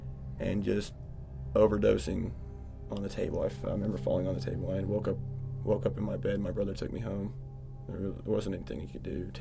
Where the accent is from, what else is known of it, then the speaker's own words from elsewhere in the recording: Texas, United States; now in Alaska, United States; I'm from Texas. Like, the drugs down there are everywhere. That's part of the reason why I moved up to Alaska